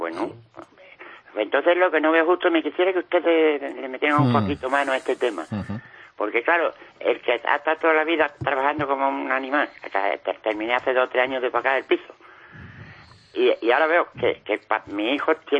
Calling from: Torremolinos, Andalusia, Spain; de Torremolinos.

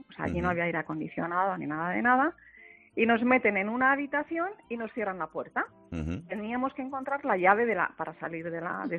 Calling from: San Agustín de Guadalix, Community of Madrid, Spain; de San Agustín de Guadalix, vecina de algún que otro tertuliano

